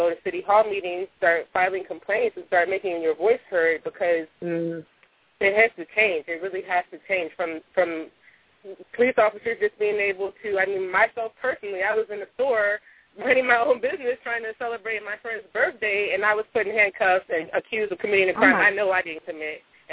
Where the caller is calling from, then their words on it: Los Angeles, California, United States; I'm calling from Los Angeles.